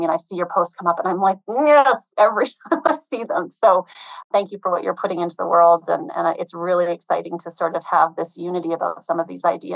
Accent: Canada; I am Canadian

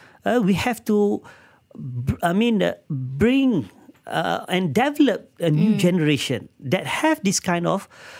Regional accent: Petaling Jaya, Selangor, Malaysia; when I was brought up in Petaling Jaya, I have my, classmate of various races.

